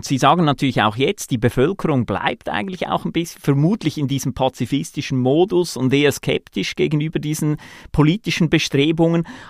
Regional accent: Switzerland; Ich meine, als Schweizer denke ich jetzt bei so einem Votum

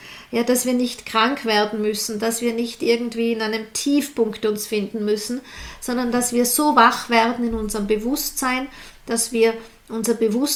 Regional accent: Austria; bei uns in Österreich sagt man, die Dinge ein bisschen glankeln lassen.

